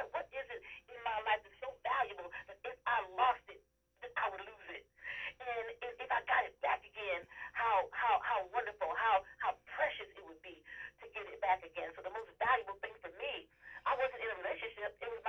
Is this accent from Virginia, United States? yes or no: no; Toledo, Ohio, United States; When I first met Roger, well, I grew up in Toledo.